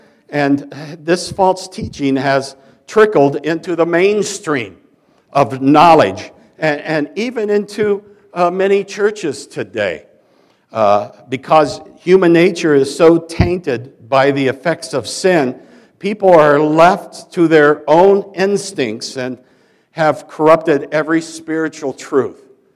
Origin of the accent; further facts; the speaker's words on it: Fairfield, Iowa, United States; You know, my hometown of Fairfield, Iowa, is the home of Maharashi International University, or MIU.